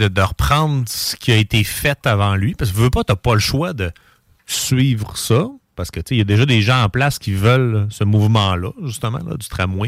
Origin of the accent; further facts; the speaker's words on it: Quebec City, Quebec, Canada; Je viens de Québec, là, je viens de Charlebourg.